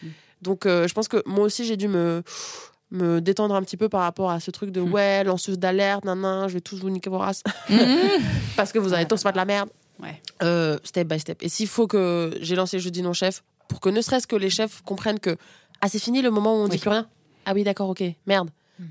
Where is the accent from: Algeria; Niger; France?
Niger; Niamey; born there; Je suis née au Niger, donc Afrique de l'Ouest, à Niamey.